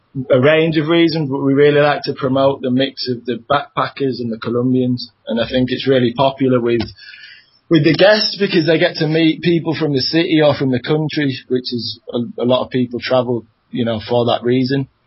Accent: Leeds, Yorkshire and the Humber, United Kingdom; I'm from Leeds, grew up in Leeds and then studied in Newcastle.

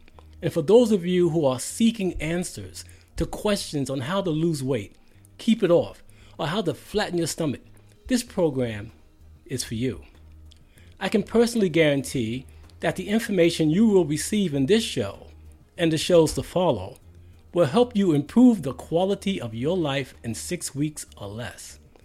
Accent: Brooklyn, New York, United States; I'm the seventh of nine children, born and raised in Brooklyn, New York.

